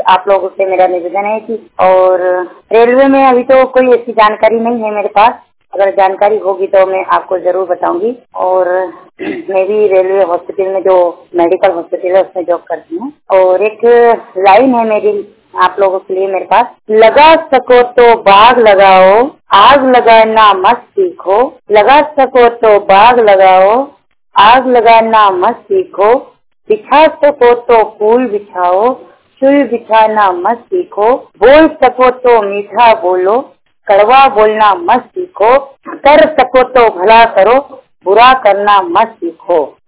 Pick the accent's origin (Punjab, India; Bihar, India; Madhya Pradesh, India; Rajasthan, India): Madhya Pradesh, India; Indore; और मैं रेलवे में जॉब करती हूँ और इंदौर जिले की रहने वाली हूँ